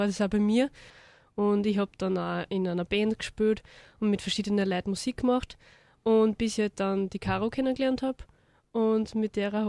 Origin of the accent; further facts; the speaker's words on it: Schönbühl, Lower Austria, Austria; Genau, und ich bin aus Schönbühl, näher Melk.